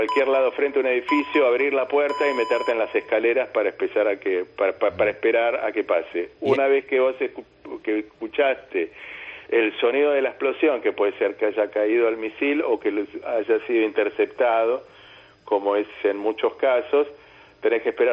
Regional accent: Argentina; now in Israel; vivo acá, trabajo acá, tengo a mis amigos, tengo a mi pareja, y estábamos juntos haciendo un paseo por Argentina, de donde soy yo, por Uruguay, de donde es ella

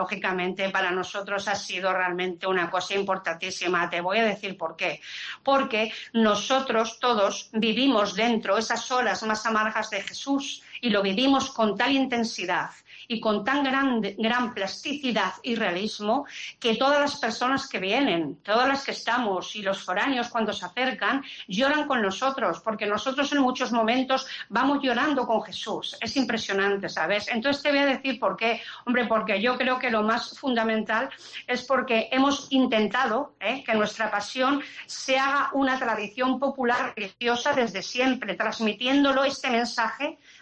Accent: Castile and León, Spain; en mi pueblo, francamente, un pueblo perdido en Salamanca con muy poquísimos medios, vaciado de gente que tuvo que emigrar a distintos lugares

